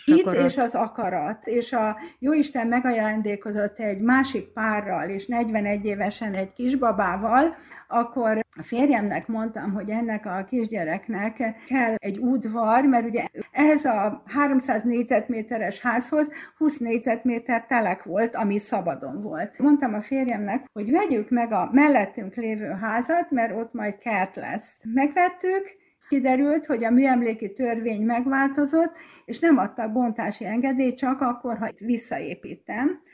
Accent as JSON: {"language": "Hungarian", "town": "Győr", "region": "Győr-Moson-Sopron", "country": "Hungary", "tie": "born there", "lives_now": "Tata, Hungary", "said": "Győrbe. Hogy a sors hogy kevert Tatára, igazából anyukámnak a rokonai éltek itt Tatán"}